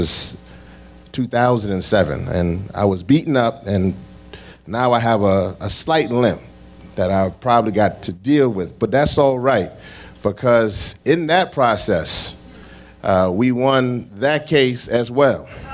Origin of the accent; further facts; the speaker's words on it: Shreveport, Louisiana, United States; born there; I'm from the South as well, so you might hear that little draw. I was born in Shreveport, Louisiana.